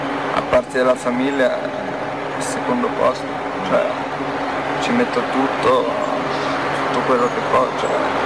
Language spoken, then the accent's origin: Italian; St. Gallen, Switzerland; Io sono nato a San Gallo, vicino, cioè in Svizzera interna, vicino a Zurigo. E lì, vicino a casa mia, c'era una piccola pista aperta.